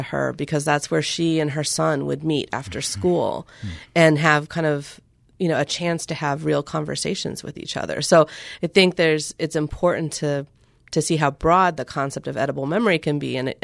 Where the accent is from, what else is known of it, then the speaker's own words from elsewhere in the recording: California, United States; even though I grew up in California and in the middle of all kinds of agriculture.